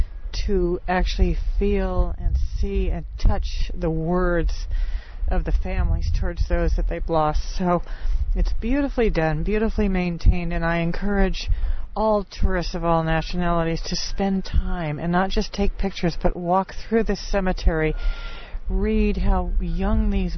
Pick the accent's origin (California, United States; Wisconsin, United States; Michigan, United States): California, United States; I am actually American from California.